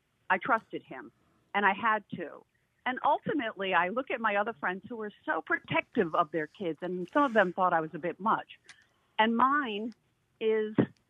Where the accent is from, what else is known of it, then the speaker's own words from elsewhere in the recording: Fall River, Massachusetts, United States; And I grew up in Fall River.